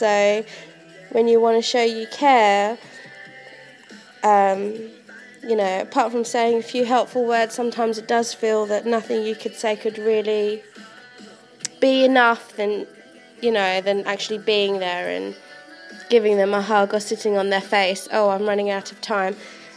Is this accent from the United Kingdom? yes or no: yes; England, United Kingdom; Being English, I would obviously use the U in flavour and savour and neighbour.